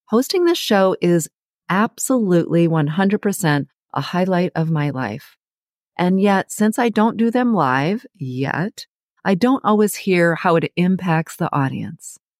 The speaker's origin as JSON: {"language": "English", "town": "Ann Arbor", "region": "Michigan", "country": "United States", "tie": "born or raised there", "said": "and of course my hometown, Ann Arbor."}